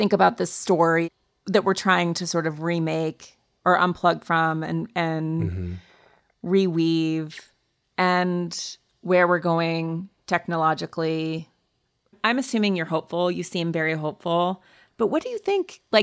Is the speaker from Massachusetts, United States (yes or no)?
no; Montana, United States; I grew up in Montana.